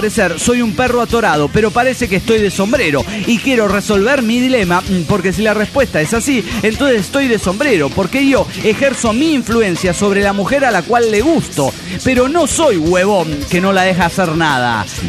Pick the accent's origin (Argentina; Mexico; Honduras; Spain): Mexico; Chilpancingo, Guerrero; de Chilpancingo.